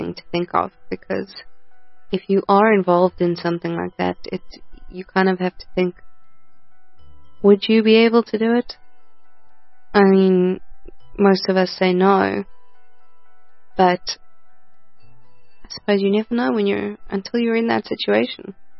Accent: Krugersdorp, Gauteng, South Africa; because I'm from Krugersdorp.

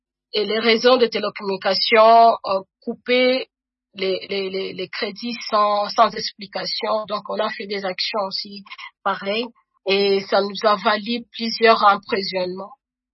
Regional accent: DR Congo; Cette perception que nous avons de la prison aussi, chez nous en RDC ou en Afrique en général, que les femmes ne peuvent pas aller en prison.

